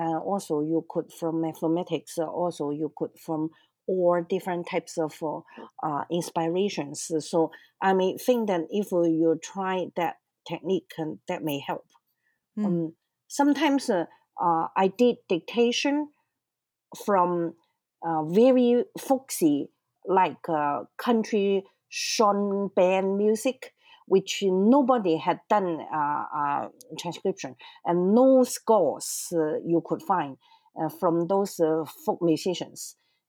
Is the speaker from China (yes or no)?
yes; Guangzhou, Guangdong, China; And that is the style taken from my home city, like a hometown from the south. I was born in Canton near Hong Kong.